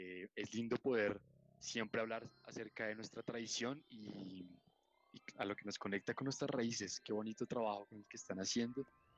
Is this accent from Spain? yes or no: no; Colombia; como colombianos